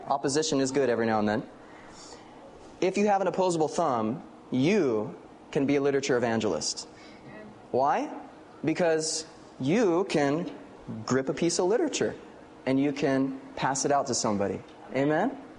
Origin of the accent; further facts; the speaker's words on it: California, United States; even though I'm from Central California